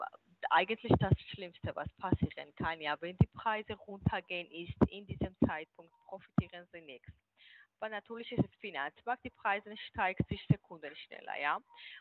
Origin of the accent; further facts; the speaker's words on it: Athens, Attica, Greece; Ach so, ich bin aus Griechenland.